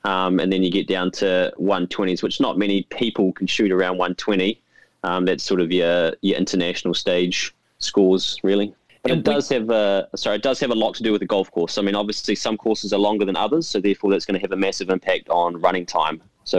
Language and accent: English; New Plymouth, Taranaki, New Zealand; So I'm originally from New Plymouth, and Mum and Dad just used to live across the road from Fitzroy Golf Club down in New Plymouth.